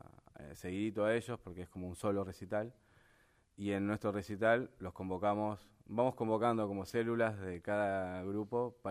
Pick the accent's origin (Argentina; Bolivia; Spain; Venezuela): Argentina; Buenos Aires; nosotros nos criamos muchos en Almagro, o en el centro